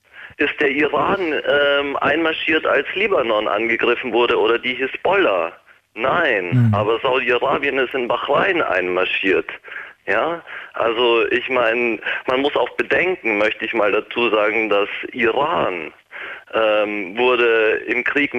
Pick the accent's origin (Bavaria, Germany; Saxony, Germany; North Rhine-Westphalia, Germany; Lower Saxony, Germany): Bavaria, Germany; Munich; also eigentlich komme ich aus München